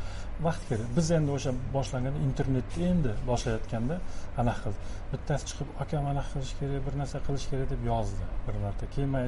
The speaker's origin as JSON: {"language": "Uzbek", "region": "Tashkent", "country": "Uzbekistan", "tie": "born there", "said": "Bolalarim misol uchun hammasi Toshkentda tug'ilgan, o'zim ham Toshkentda tug'ilganman."}